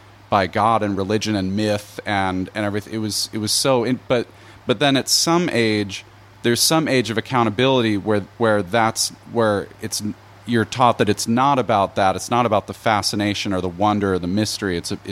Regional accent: Maryland, United States; I grew up in Maryland.

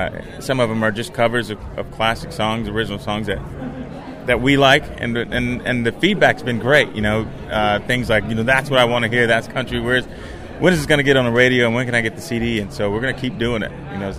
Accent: Portsmouth, Virginia, United States; also born or lived in Spain; I'm from Portsmouth, Virginia, originally, but being a military veteran, I'm from everywhere. I lived in Spain for 3 years, from when I was 10 to when I was 13

